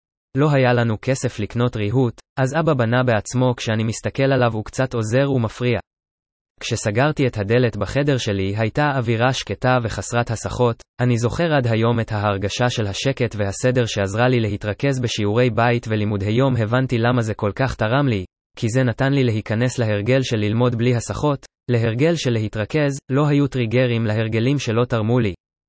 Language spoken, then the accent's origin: Hebrew; Haifa, Haifa District, Israel; גדלתי בשכונת דניה בחיפה, שכונה של עשירים, אך אנחנו היינו יותר מעני דניה